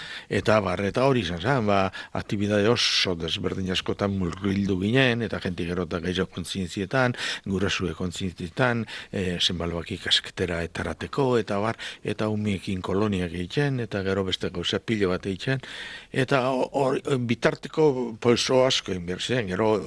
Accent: Amoroto, Basque Country, Spain; baina bai, izatez Amorotoko. Amoroto nengola hasi ginen mugida honetan.

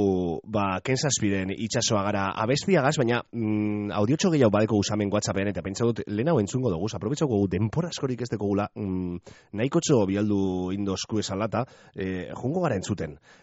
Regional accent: Bilbao, Basque Country, Spain; Baina gu Bilbotarrak gara eta Bilbo ere gure gogozko herria da.

